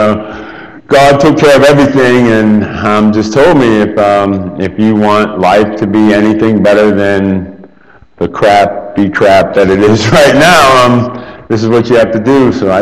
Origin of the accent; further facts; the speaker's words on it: Pittsburgh, Pennsylvania, United States; I'm from Pittsburgh, Pennsylvania.